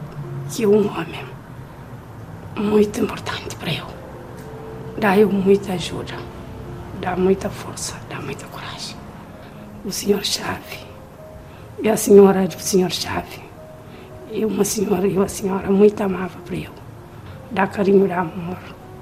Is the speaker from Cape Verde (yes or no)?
yes; Cape Verde; moved away as an adult; now in Portugal; Eu saí de Cabo Verde para Portugal, cheio de tristeza, cheio de dor